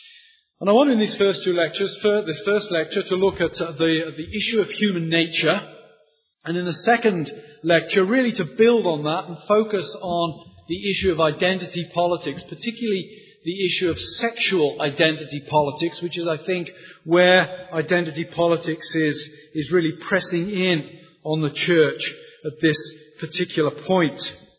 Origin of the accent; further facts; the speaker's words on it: United Kingdom; You can tell from my accent that I didn't grow up on the south side of Philadelphia. I come from Britain, Northern Europe